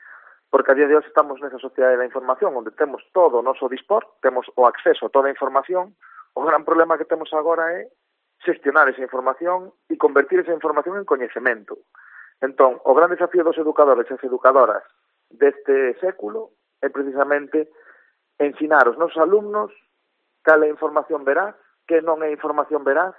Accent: Ourense, Galicia, Spain; sabes que eu son ourensán e tamén me gusta acordarme de onde veño.

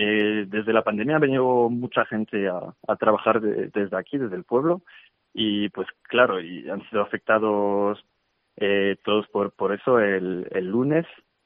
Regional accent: Paris, Île-de-France, France; Spanish is a second language; moved away as an adult; now in Madrid, Spain; yo estaba trabajando en Madrid, que justo me vine a trabajar en inicio de 2020, que soy de París. Se nota con el acento, me imagino.

